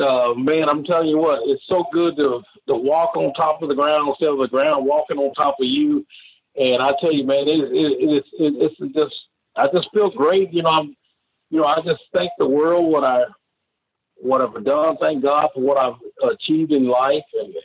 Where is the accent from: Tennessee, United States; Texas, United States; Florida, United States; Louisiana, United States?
Tennessee, United States; Union City; I'm originally from Union City, Tennessee. I played football there.